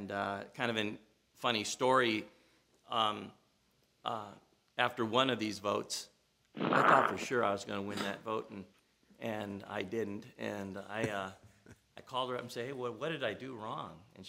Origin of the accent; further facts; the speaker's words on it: Rancho Cucamonga, California, United States; I grew up in Cucamonga back when before it was Rancho Cucamonga. It was just Cucamonga.